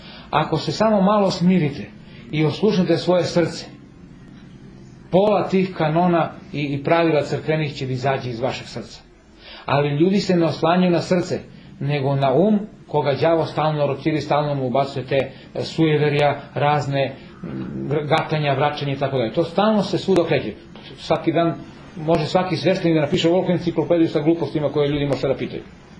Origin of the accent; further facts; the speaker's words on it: Serbia; Mi smo takvi Srbi da moramo malo da nas iskušenja dobro izbiju